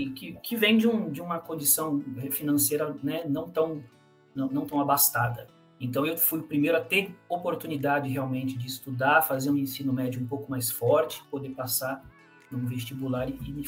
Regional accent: Santos, São Paulo, Brazil; eu sou de Santos.

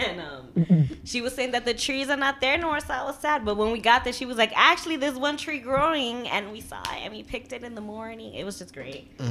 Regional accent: New York, United States; I'm from the Heights, and Heights is literally little DR.

